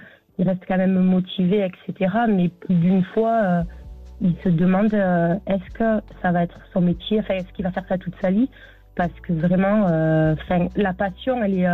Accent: south of France, France; Et de base, je suis originaire du Sud. Donc, j'ai toute ma famille dans le Sud-Est. Sud-Ouest.

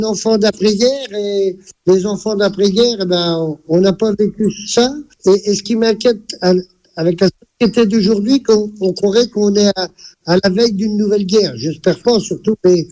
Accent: Centre-Val de Loire, France; de chez nous en Touraine ils s'en vont commémorer le 6 juin

